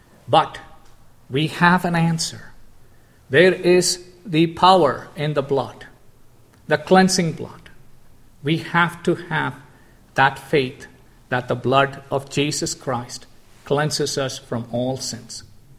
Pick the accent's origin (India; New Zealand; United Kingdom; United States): India; moved away as an adult; Both were immigrants. He was from Germany and I was from India.